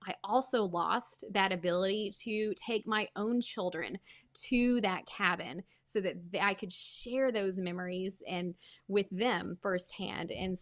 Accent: Tennessee, United States; I grew up in East Tennessee.

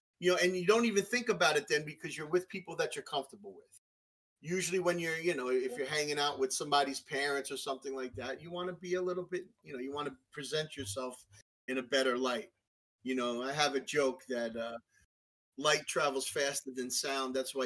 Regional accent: Brooklyn, New York, United States; accent: Brooklyn; Yeah, Brooklyn, New York. That's pretty much where I was born and raised for the first 12 years of my life, and then we moved upstate New York

